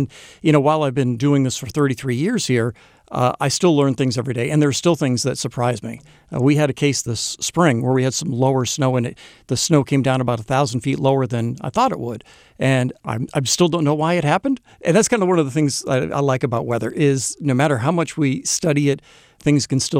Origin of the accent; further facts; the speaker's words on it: New Hampshire, United States; I grew up in New Hampshire, and we had summer thunderstorms.